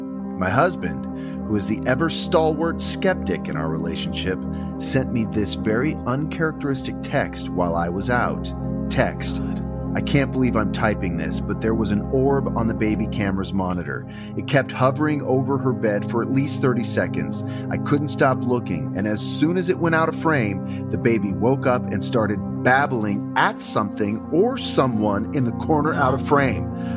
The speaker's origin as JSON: {"language": "English", "region": "California", "country": "United States", "tie": "born or raised there", "said": "She acted as a grandmother to my sisters and I while we were growing up in Northern California."}